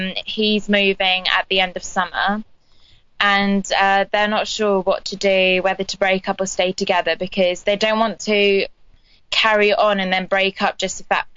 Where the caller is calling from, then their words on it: South East England, United Kingdom; Hampshire. England.